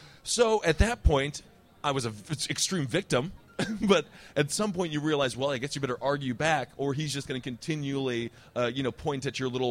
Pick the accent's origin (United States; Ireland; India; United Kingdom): United States; Stevens Point, Wisconsin; I grew up in Stevens Point, a town of about 30,000.